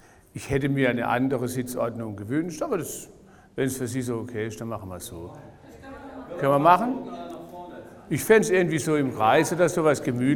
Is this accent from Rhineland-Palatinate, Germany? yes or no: no; Heidelberg, Baden-Württemberg, Germany; ich komme aus Heidelberg.